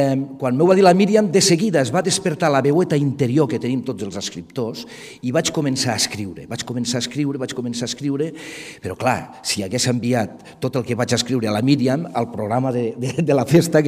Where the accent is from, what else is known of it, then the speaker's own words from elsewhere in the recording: Móra la Nova, Catalonia, Spain; born there; en realitat vaig néixer aquí a Móra-la-Nova, vaig néixer a la clínica escolar, al carrer de l'Hostal